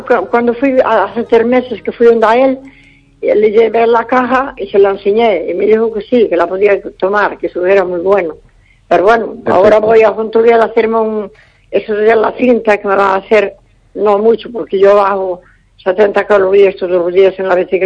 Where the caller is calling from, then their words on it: Ponteareas, Galicia, Spain; de Puente Areas, sí.